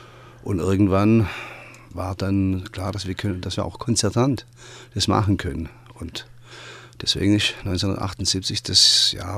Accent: Baden-Württemberg, Germany; accent: Upper Swabian; wenn wir diese schwäbischen Sachen mit unserem oberschwäbischen Dialekt singen würden

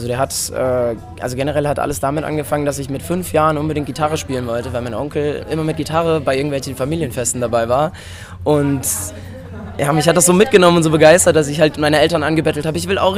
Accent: Darmstadt, Hesse, Germany; Ich komme aus Darmstadt, das liegt in Hessen, das ist so ungefähr 20, 30 Minuten von Frankfurt entfernt.

